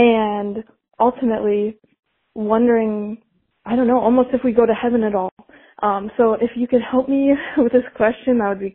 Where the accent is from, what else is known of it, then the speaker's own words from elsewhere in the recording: South Carolina, United States; I'm from South Carolina, and my question has to do with the Day of Judgment.